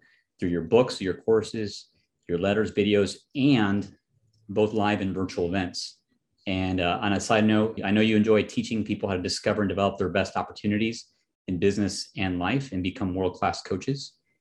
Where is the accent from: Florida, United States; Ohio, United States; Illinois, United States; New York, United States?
Illinois, United States; Chicago; It was in Chicago. And coincidentally, it was my hometown.